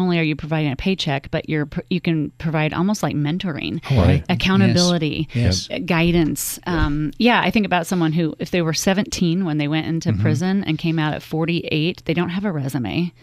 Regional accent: Covington, United States; I grew up in Covington and came to school and church in Danville

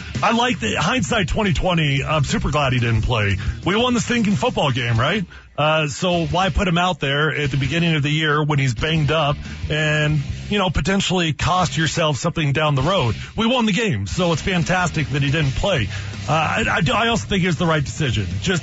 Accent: Colorado, United States; And yes, I'm from Colorado. Yes, I ski every year.

